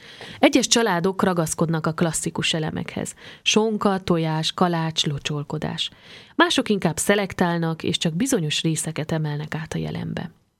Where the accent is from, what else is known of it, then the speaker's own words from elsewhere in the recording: Joseni, Harghita, Romania; nekem elsősorban szülőfalum, Gyergyóalfalu jut eszembe.